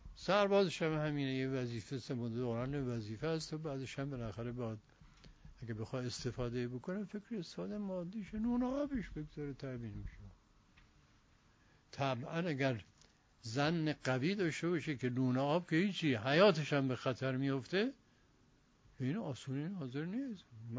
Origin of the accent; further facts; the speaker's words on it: Iran; وطنم ایرانه